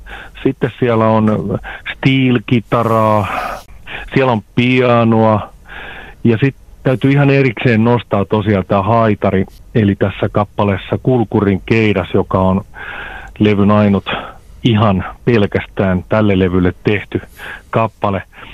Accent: Hamina, Kymenlaakso, Finland; myös mun kotipuolessa Haminassa

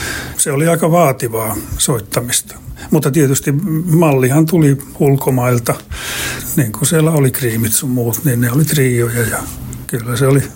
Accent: Kajaani, Kainuu, Finland; Tulin tuolta Kajaanista tänne kouluun

